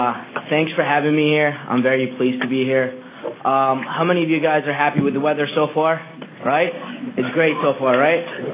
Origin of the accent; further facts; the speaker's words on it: Baghdad, Baghdad Governorate, Iraq; English is a second language; I was born and raised in Baghdad. I lived there majority of my life.